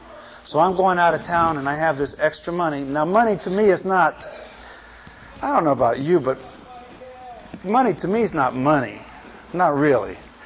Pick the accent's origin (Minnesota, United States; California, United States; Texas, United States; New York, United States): California, United States; San Francisco; I had to ride in San Francisco. I'm from San Francisco.